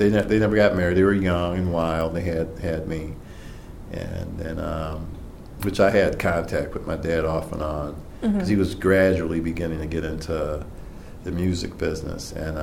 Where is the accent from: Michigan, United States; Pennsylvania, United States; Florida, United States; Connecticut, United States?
Michigan, United States; Detroit; born there; I was born in Detroit, Michigan, 1953, in Black Bottoms. That's kind of a historical area of Detroit.